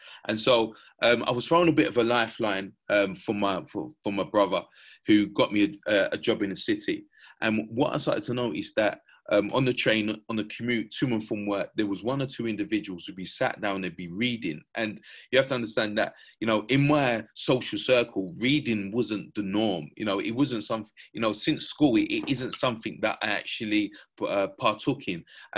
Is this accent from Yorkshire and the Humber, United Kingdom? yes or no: no; London, United Kingdom; I grew up in East London, just my mum